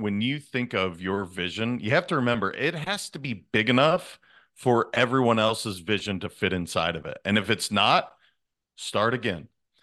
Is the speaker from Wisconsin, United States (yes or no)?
no; Montana, United States; I'm a kid from Montana. I love wearing jeans and a tee, just like I'm wearing today.